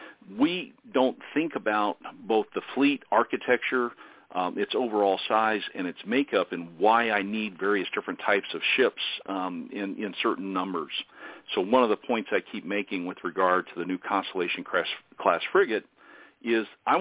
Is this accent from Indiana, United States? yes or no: yes; Angola, Indiana, United States; I grew up near Angola, Indiana.